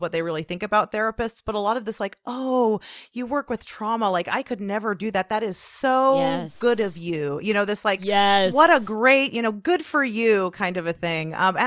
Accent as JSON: {"language": "English", "town": "Portland", "country": "United States", "tie": "born or raised there", "said": "if I'm here in my hometown, you know, of Portland and tell someone I'm a therapist."}